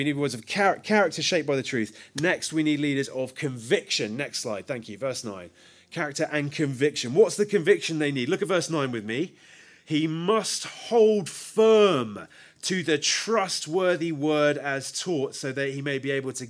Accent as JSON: {"language": "English", "country": "United Kingdom", "said": "We're British. We don't like awkward."}